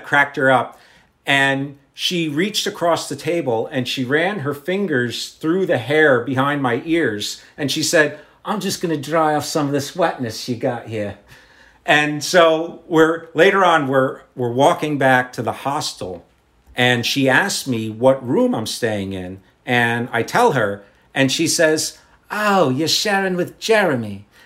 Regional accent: United States; he heard my accent and he asked me if I was British. And I said, non, je suis Américain.

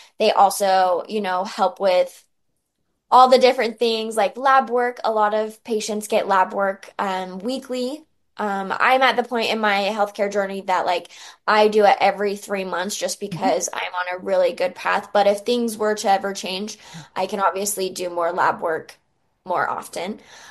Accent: Utah, United States; And I love representing my home state.

